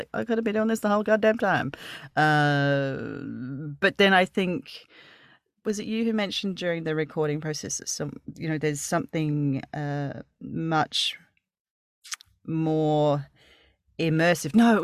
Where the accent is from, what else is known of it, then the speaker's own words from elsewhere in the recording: Australia; I'm Australian, obviously. But very quickly here in Australia